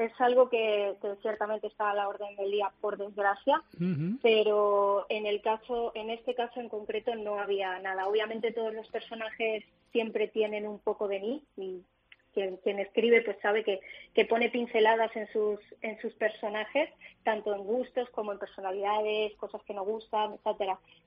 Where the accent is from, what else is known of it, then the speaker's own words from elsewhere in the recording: Ciudad Real, Castilla-La Mancha, Spain; now in Torre del Mar, Spain; realmente me crié en Ciudad Real.